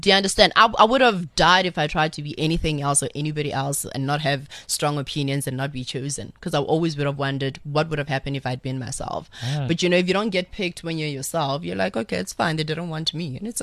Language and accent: English; South Africa; And I think being South African, you end up being close to the other African countries